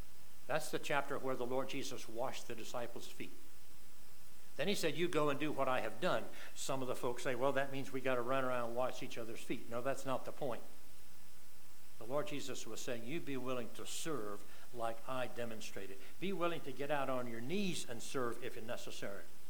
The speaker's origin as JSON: {"language": "English", "region": "North Carolina", "country": "United States", "tie": "born or raised there", "said": "I was raised in the South, up in North Carolina, in the public school system."}